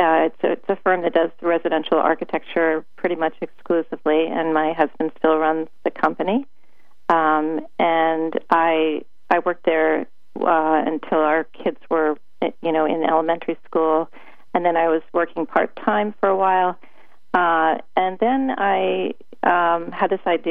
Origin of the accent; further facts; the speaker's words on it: Maine, United States; also born or lived in Boston; I was born in Boston, but I did live in Maine for all of my childhood.